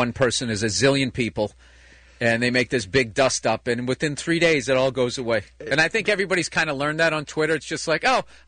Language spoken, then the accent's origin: English; Boston, Massachusetts, United States; Like, I'm from the Boston area. To do a special in Boston, it would be like redundant.